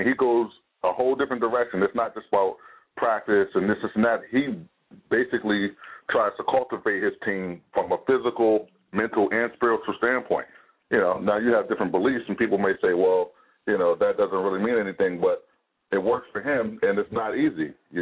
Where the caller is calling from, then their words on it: Maryland, United States; I'm calling from Maryland.